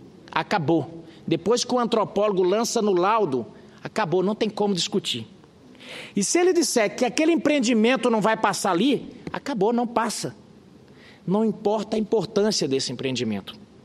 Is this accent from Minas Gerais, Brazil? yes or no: no; Mato Grosso, Brazil; eu sou lá do Mato Grosso e estou começando ainda.